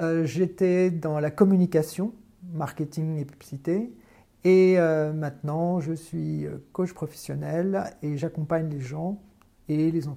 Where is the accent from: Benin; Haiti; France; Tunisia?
Tunisia; Oui, je suis né en Tunisie, effectivement.